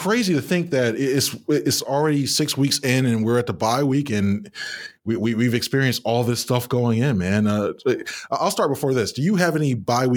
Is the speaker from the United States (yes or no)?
yes; Philadelphia, Pennsylvania, United States; also born or lived in Delaware; I grew up in Philadelphia, but I eventually moved down to Delaware for high school.